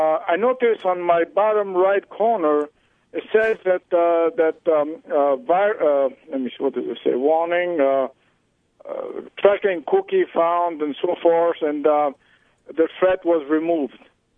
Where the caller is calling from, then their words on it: Greece; I'm calling from Greece.